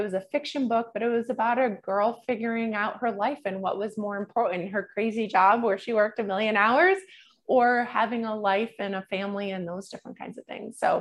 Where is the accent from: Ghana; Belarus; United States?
United States; Massachusetts; we're from Massachusetts, you know, the seafood capital of the world.